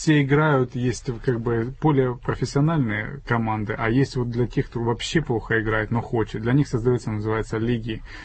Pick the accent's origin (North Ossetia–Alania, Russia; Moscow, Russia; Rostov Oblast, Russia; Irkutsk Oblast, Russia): Rostov Oblast, Russia; Rostov-on-Don; я из Ростова-на-Дону.